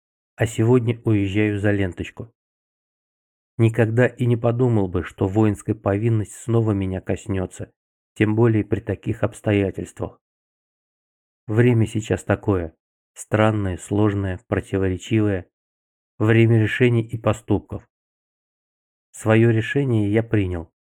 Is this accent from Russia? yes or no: no; Crimea, Ukraine; Я крымчанин, и эта война – это моя боль.